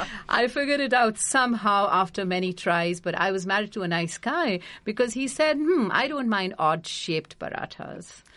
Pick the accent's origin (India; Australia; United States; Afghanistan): India; as an Indian person here